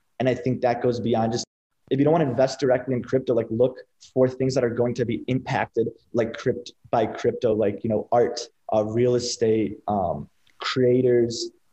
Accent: United States; And like, I'm an American, so I love that the dollar is the reserve currency.

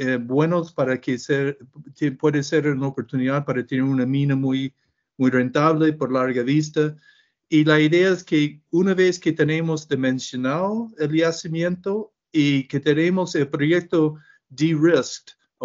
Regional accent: United States; Spanish is a second language; gracias a todos por tener un poco de paciencia con mi español. Soy de los Estados Unidos.

